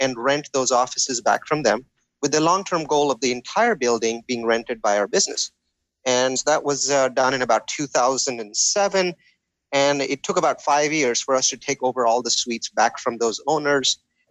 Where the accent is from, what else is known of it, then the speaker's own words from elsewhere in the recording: India; moved away as an adult; now in United States; So I'm Indian in origin, and like a lot of Indians, I'm a technologist, a computer science degree, you know, came to Silicon Valley in the late 90s